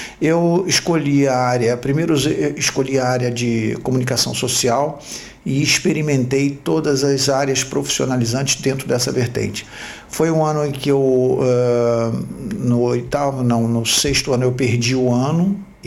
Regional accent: Brazil; moved away as an adult; now in Portugal; sou brasileiro, nascido e criado no Brasil, vivi até os 20 e poucos anos no Brasil, me formei lá como cirurgião dentista e depois vim para Portugal, onde estou já vivendo há 30 anos.

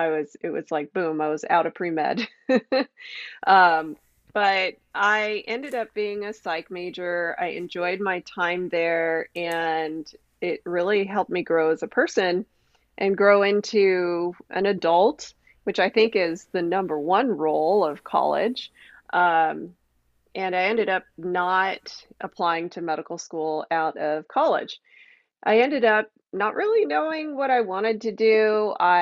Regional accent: Hacienda Heights, California, United States; So I grew up in Hacienda Heights. That is kind of essentially greater LA.

